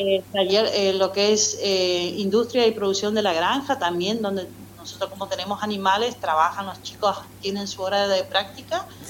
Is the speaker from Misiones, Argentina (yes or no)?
yes; Leandro N. Alem, Misiones, Argentina; soy oriunda de Leandro en Alem. Sí. Entonces cursé mis estudios allá en la EFA Santa Teresita y después, bueno, me fui a estudiar a Posada